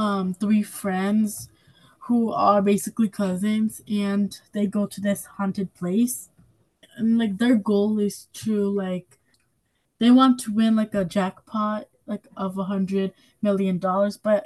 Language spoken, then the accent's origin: English; Hudson, New York, United States; I'm 11 years old, and I'm also from Hudson.